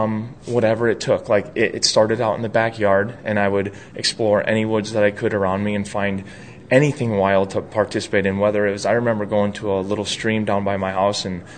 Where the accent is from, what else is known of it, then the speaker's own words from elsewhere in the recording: Connecticut, United States; moved away as an adult; now in Minnesota, United States; I was born and raised in Connecticut.